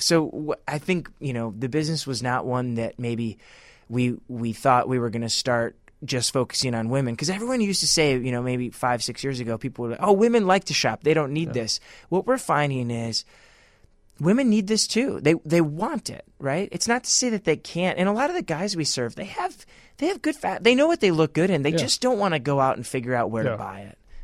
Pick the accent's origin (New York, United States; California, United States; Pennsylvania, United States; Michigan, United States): Michigan, United States; I'm from Michigan originally, and in the summer, we always take a trip up to northern Michigan